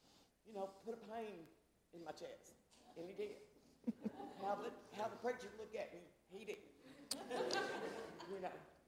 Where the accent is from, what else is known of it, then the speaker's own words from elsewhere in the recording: Lafayette, United States; now in Tullahoma, United States; I'm originally from Lafayette, and I live in Tullahoma now